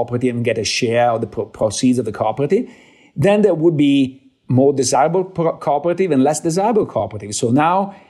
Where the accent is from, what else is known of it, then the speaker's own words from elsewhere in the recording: Chicago, Illinois, United States; We are from Chicago after all. So we know the disaster of Sears.